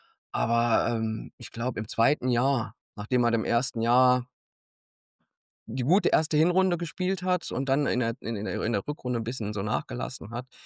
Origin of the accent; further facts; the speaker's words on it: Trier, Rhineland-Palatinate, Germany; Aber ich komme aus Trier, hier aus der Nähe von Trier.